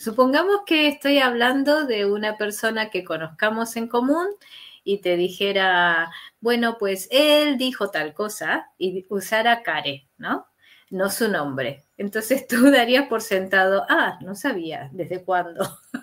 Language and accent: Spanish; Argentina; Yo soy profesora, yo soy argentina, yo, yo.